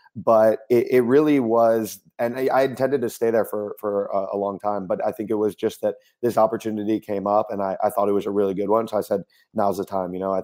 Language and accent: English; United States; especially as an American, where we've had a pretty strong fiat currency for a long time